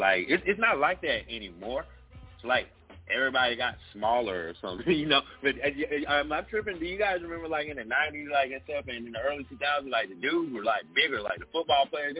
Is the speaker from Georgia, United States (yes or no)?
yes; Columbus, Georgia, United States; now in Atlanta, United States; I live in Atlanta now. I'm from Columbus, Georgia, but I moved up to Atlanta.